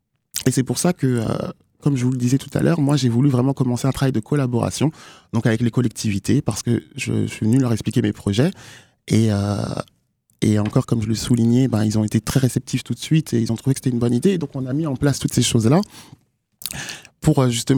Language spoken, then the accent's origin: French; Nancy, Grand Est, France; Parce que moi, bon, je suis de Nancy, j'ai grandi à Nancy.